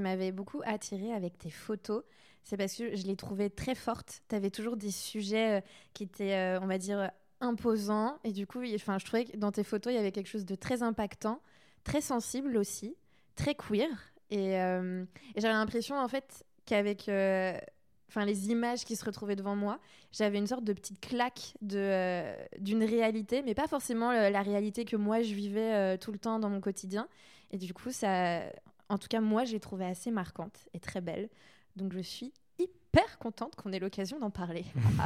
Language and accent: French; Brittany, France; Mais moi, je suis de Bretagne. Du coup, tu vois, genre, je suis très... Ça me fait chier d'habiter si loin de mon chez-moi, de mon fief. Je suis très chauvine. Comme tous les Bretons.